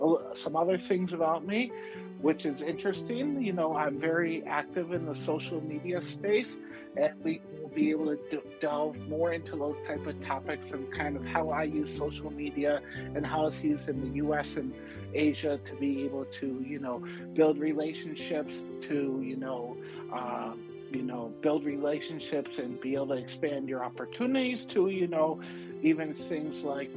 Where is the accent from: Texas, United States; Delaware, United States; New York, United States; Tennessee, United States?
New York, United States; now in Thailand; I'm originally from America, from New York. I grew up there my whole life, but currently I live in Thailand.